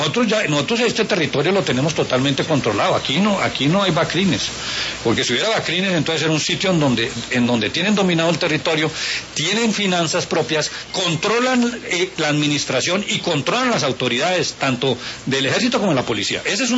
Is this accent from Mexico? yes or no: no; Líbano, Tolima, Colombia; En el Líbano, por ejemplo, en mi tierra, hay una explotación y hay graves cuestionamientos.